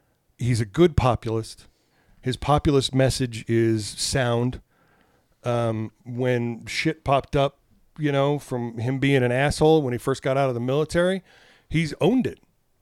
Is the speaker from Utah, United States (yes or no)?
yes; Utah, United States; I'm from Utah. I'm a Utah Democrat, no matter how much I hate saying